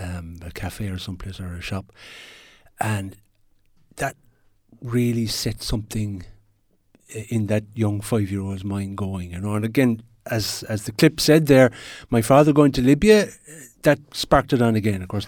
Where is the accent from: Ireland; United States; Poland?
Ireland; Whitegate, Munster; Certainly growing up in Whitegate back in the early 60s, imagine an Irish village with dark-skinned guys walking through a village in 1961-62. I remember that when I was 4 or 5.